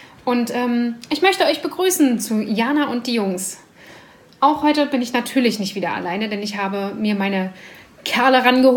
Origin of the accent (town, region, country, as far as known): Berlin, Germany